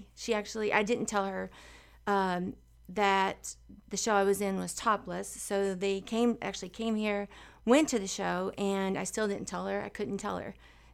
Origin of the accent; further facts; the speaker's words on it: Charleston, United States; now in Las Vegas, United States; Even when I was growing up in Charleston, I would see Las Vegas on award shows and think, you know, oh my gosh, I've got to go there one day. And so I just loved it when I got here.